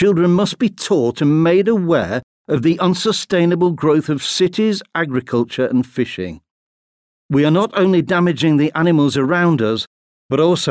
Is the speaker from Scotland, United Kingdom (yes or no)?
no; Leicester, East Midlands, United Kingdom; also born or lived in London; Yes. I was born in London and then lived in Leicester in the Midlands.